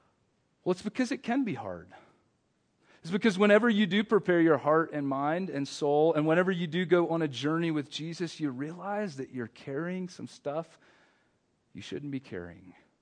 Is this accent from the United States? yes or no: yes; North Carolina, United States; As a kid, I went on vacation, and my parents, I grew up in North Carolina